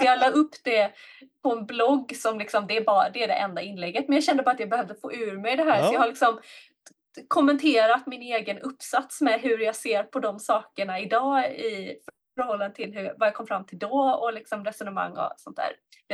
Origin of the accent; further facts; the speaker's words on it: Gothenburg, Västra Götaland County, Sweden; jag är uppvuxen i Göteborg